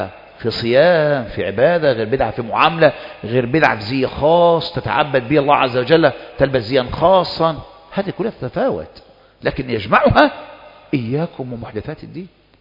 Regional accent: Egypt; كان عندنا في مصر كثير من هؤلاء يقولون

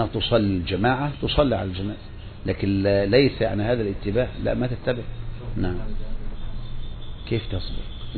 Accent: Egypt; عندنا في مصر لا عندنا الدعاء

